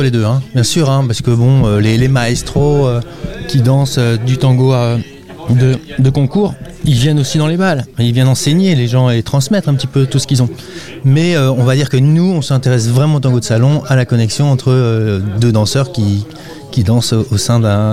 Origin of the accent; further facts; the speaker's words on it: Pont-Croix, Brittany, France; now in Châteauneuf-du-Faou, France; moi je suis de Pont-Croix, Clémence elle est de Questembert. On est parti il y a longtemps et on revient s'installer ici